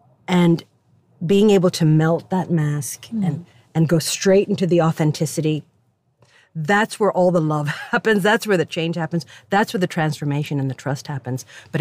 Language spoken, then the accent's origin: English; Sweden; English is a second language; also born or lived in United States; As an other child, growing up in Sweden, brown, having to sort of elbow my way through things, going to the United States and being brown there too